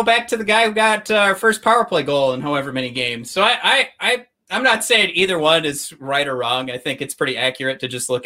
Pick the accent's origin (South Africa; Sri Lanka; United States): United States; Dearborn, Michigan; from our hometown adjacent, since we're from Dearborn.